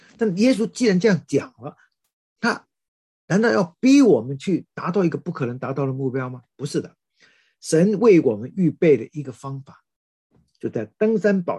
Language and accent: Chinese; China